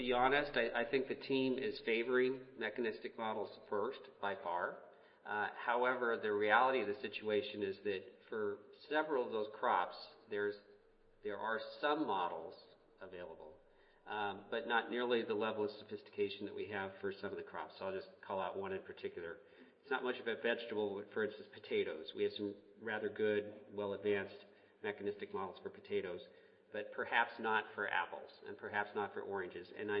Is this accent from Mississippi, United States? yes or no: no; Spokane, Washington, United States; I grew up in Spokane, so I'm a huge Cougar fan